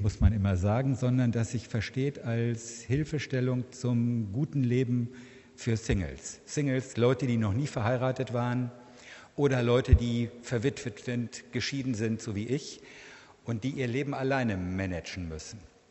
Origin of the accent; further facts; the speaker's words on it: Freudenberg, North Rhine-Westphalia, Germany; Ich komme aus Freudenberg. Das liegt bei Siegen. Etwa eine Stunde Richtung Osten.